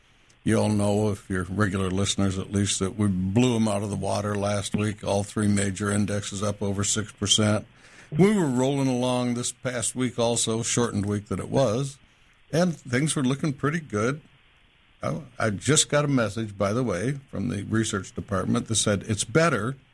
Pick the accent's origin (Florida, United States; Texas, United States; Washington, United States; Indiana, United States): Florida, United States; But we're from Florida. Those things are okay.